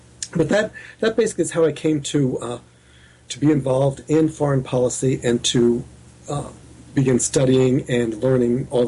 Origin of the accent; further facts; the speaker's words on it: United States; I grew up in the United States in a very politically conservative family, and began questioning those philosophies in my teens.